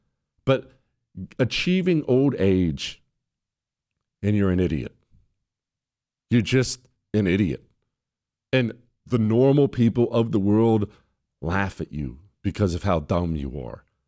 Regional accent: United States; I'm an American, all right? I speak American. I don't speak foreigner.

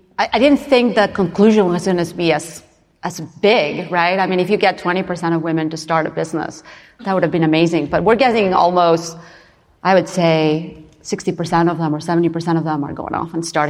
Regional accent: Barcelona, Catalonia, Spain; English is a second language; I'm from Barcelona, Spain. My fellow countrywoman

